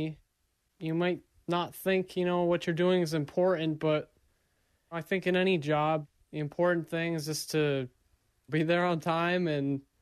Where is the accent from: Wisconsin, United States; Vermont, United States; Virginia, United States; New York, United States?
Vermont, United States; Rutland; from Rutland, Vermont.